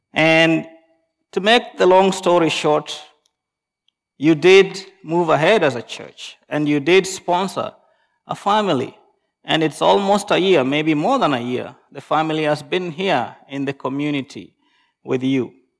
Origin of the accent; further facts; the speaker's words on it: Kenya; moved away as an adult; now in Canada; I grew up in Kenya, and there you are just part of the family.